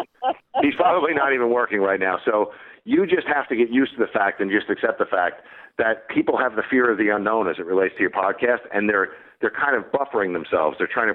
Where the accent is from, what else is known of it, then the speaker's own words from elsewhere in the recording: The Bronx, New York, United States; born there; No, I was born in the Bronx, actually, but we just learned the alphabet with an R.